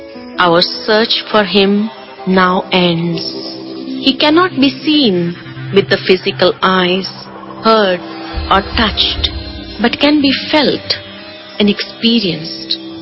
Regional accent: India; I'm a female. I'm an Indian. I'm a Hindu. I'm an engineer. I'm a mother.

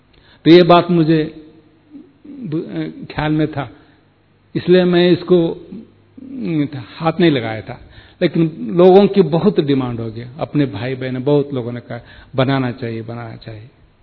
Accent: South India, India; Hindi is a second language; देखो आपको पता होगा मैं साउथ इंडियन हूँ, अहिंदी भाषा वाला

